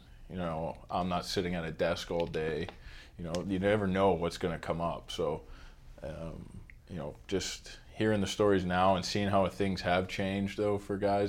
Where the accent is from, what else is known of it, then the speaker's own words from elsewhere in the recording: Winnipeg, Manitoba, Canada; born there; I was born in 89 in Winnipeg. And from there, my dad kind of moved around a bit.